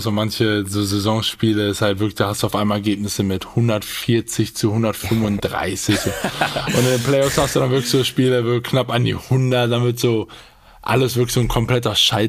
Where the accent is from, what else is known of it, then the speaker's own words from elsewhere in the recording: Salzgitter, Lower Saxony, Germany; Ich bin aus Salzgitter, was ungefähr, ich glaube, 30 Minuten von Wolfsburg ist